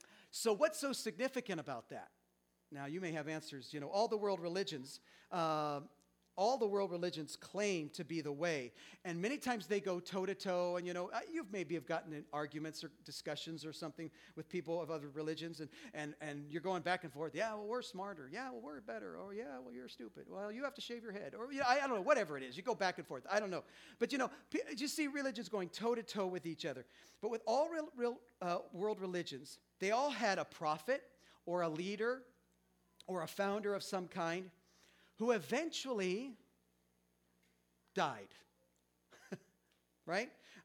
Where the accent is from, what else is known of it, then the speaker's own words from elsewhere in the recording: Texas, United States; born there; of course I'm a Christian and an American. I was born in Texas.